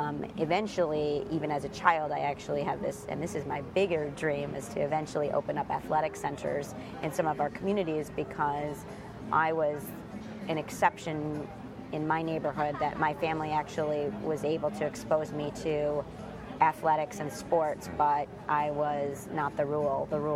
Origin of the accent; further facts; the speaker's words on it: Chicago, Illinois, United States; I grew up in Chicago in two different neighborhoods, so Pilsen and Little Italy.